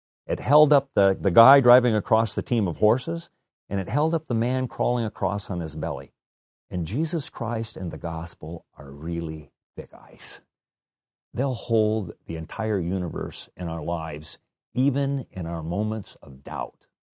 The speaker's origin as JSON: {"language": "English", "region": "Midwest", "country": "United States", "said": "You know, I come from the Midwest. It's 18 below zero in Iowa today."}